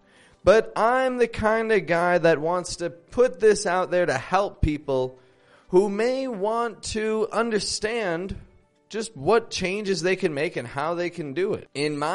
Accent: Toronto, Ontario, Canada; now in Mexico

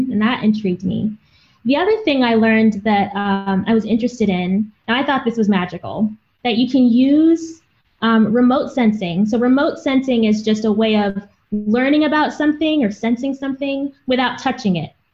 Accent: Virginia, United States; also born or lived in Massachusetts; So I grew up here in the U.S. I was born up in Massachusetts. I lived there until I was about 9 years old, and then we moved down to Central Virginia.

